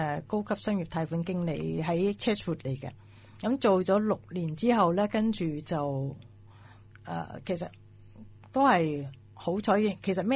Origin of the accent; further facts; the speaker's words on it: Thailand; 我哋中國人係我哋泰國，我哋嘅美德咧就係忍。